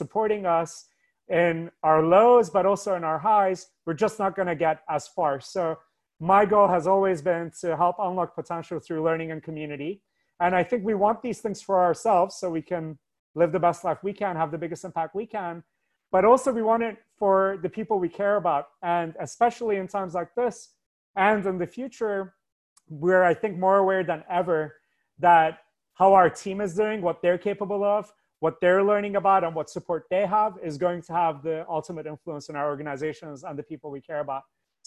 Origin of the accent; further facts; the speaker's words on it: Scotland, United Kingdom; also born or lived in Turkey; now in United States; So I'm originally from Turkey. I grew up in Scotland, and then I had the incredible opportunity to study here in the US, both undergraduate and graduate school.